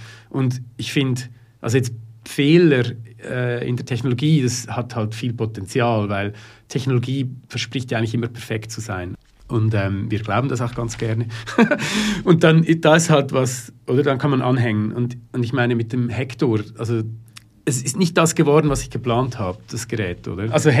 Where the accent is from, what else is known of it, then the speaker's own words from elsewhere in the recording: Switzerland; Das man einfach so spürt als Schweizer, würde ich jetzt mal behaupten.